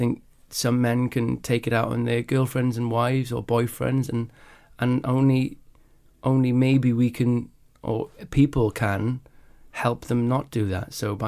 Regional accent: Wales, United Kingdom; like I grew up in Wales

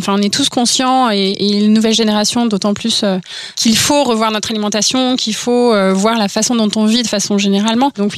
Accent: Orsay, Île-de-France, France; Je venais d'un petit village, j'allais dire. Peut-être pas non plus, mais je viens d'Orsay, donc de la vallée Chevreuse.

